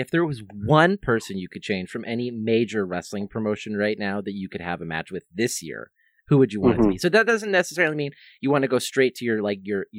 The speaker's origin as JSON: {"language": "English", "town": "Strathmore", "region": "Alberta", "country": "Canada", "said": "I know, like, Strathmore, where I'm from"}